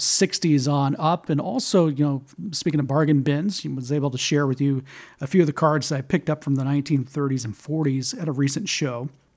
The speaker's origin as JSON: {"language": "English", "town": "Tampa", "region": "Florida", "country": "United States", "tie": "born or raised there", "said": "the upcoming card show here in my hometown of Tampa, Florida"}